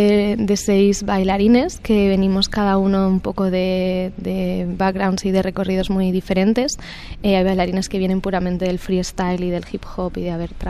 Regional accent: Valencian Community, Spain; de las danzas tradicionales de la comarca de Ayora, que es de donde yo soy, pero también un poco de la comunidad valenciana.

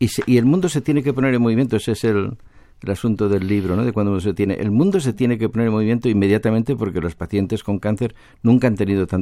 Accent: Oviedo, Asturias, Spain; born there; moved away as an adult; also born or lived in Barcelona; yo nací en Oviedo, empecé a estudiar medicina en Oviedo

